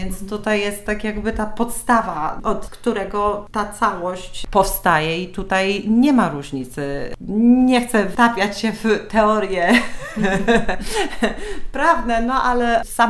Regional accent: Warsaw, Masovian Voivodeship, Poland; więc chyba nawet mogę mówić, że jestem warszawianką, taką formalnie. Wiem, że są tam pewne kryteria do spełnienia, by właśnie tak na siebie mówić, natomiast wszyscy moi dziadkowie, pradziadkowie, babcie, mamy, wszyscy pochodzą z Warszawy

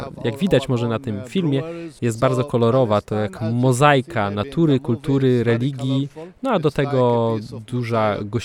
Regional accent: Hyderabad, Telangana, India; Polish is a second language; Pochodzę z Telangana, z Hyderabadu, więc ja polecam biryani z Hyderabadu.

